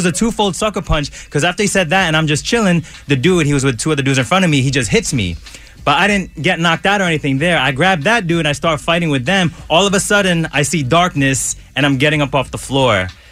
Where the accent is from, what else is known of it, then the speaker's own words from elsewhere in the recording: Jersey City, New Jersey, United States; So, growing up in Jersey City, I was going to meet some friends.